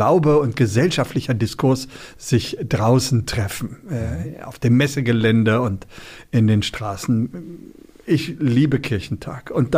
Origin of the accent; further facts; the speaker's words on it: Hanover, Lower Saxony, Germany; Die geht in meine Heimatstadt, das ist Hannover